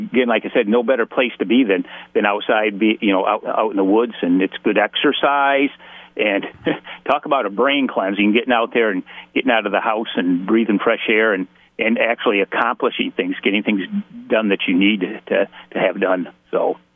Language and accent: English; Michigan, United States; to me, growing up in Michigan, that's what I like to see.